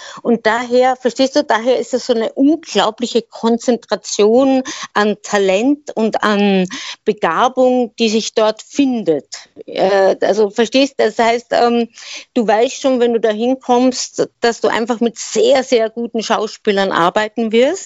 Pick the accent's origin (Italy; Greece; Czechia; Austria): Austria; born there; Ja, genau. Ich habe Doppelstaatsbürgerschaft. Österreich und Schweiz.